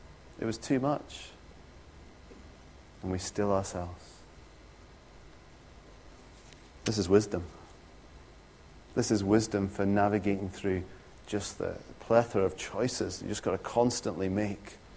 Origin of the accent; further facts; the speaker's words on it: Stornoway, Scotland, United Kingdom; when I was growing up in Stornoway, the minister used to love using that word.